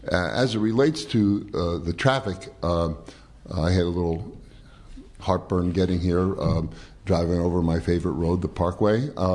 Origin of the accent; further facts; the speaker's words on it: Ireland; I'm Irish.